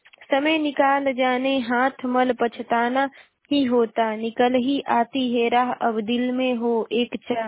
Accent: Ballia, Uttar Pradesh, India; और मैं बलिया जिले की निवासी हूँ।

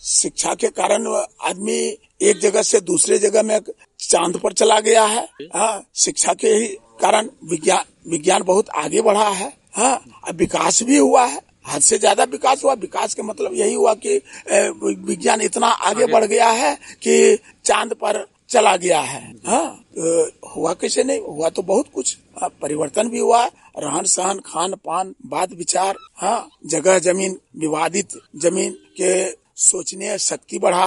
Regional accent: Dhobghat, India; धोबघाट गांव से।

